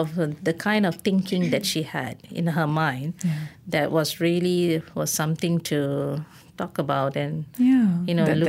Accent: Kepong, Kuala Lumpur, Malaysia; I grew up in Kepong, whereby I'm surrounded with Chinese opera.

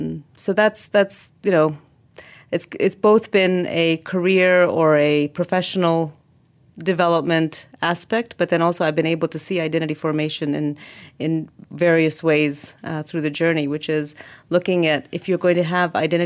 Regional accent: United States; growing up in America with parents who had decided that we were going to be staying in America

